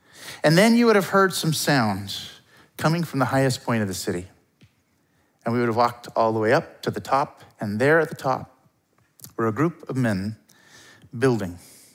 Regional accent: Campbell River, British Columbia, Canada; I grew up in Campbell River on Maryland Drive. At the end of the road was the big tree.

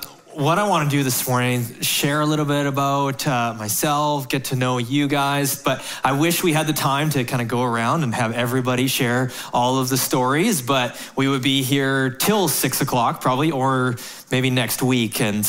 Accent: Glenavon, Saskatchewan, Canada; I grew up in Saskatchewan on a farm. Any Saskatchewan people here? Woo! Come on. There we go. And so middle of nowhere, southeast Saskatchewan, a little town called Glenavon.

